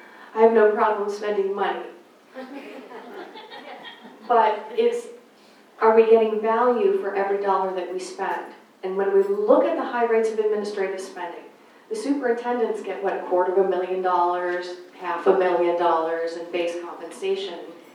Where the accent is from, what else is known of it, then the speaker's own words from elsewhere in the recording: Boston, Massachusetts, United States; I'm of Irish descent from Boston originally.